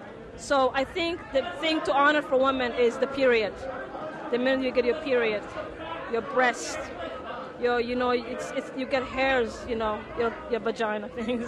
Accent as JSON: {"language": "English", "country": "Somalia", "said": "I'm from Somalia."}